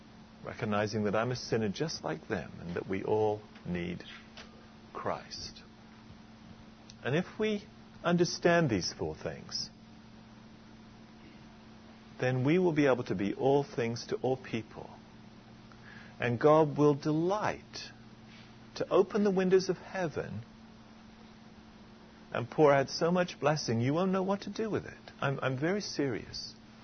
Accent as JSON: {"language": "English", "region": "England", "country": "United Kingdom", "accent": "English", "said": "I'm sorry, my accent is still English, by the way. I'm working on it. It's hard to get rid of it."}